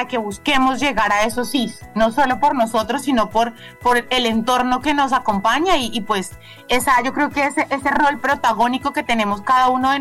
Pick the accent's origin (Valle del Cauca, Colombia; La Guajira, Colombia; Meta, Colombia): La Guajira, Colombia; Yo soy de La Guajira